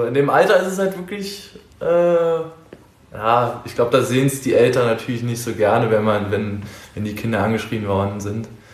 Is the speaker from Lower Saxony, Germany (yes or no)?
no; Berlin, Germany; born there; Ich bin gebürtiger Berliner. So in Nord-Berlin, in Reinickendorf im Wedding wurde ich geboren damals